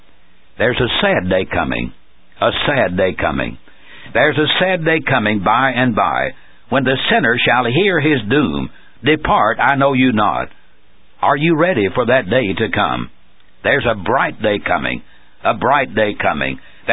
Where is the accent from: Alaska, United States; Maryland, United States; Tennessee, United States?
Tennessee, United States; When I was a little boy growing up in Sumner County, Tennessee, my home congregation loved to sing